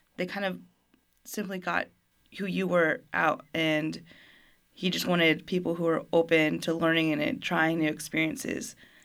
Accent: Germany; also born or lived in Fort Worth, United States; And I'm a military brat, so I grew up overseas in Germany for almost a decade and then came back to Fort Worth and to States.

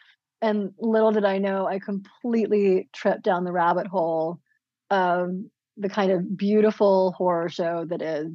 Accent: Midwest, United States; I grew up in the Midwest at a really kind of crazy time in the 80s, Midwest and Rust Belt.

